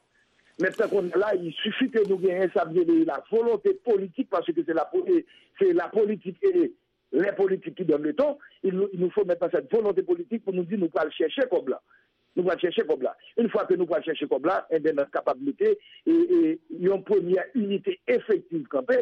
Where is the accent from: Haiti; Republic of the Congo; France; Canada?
Haiti; Nord-Est; Moi-même, je suis du Nord-Est.